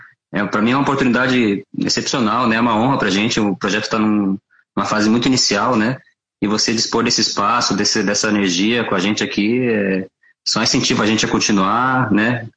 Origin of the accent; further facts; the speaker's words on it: Curitiba, Paraná, Brazil; also born or lived in Quitandinha; Curitiba, a vida inteira.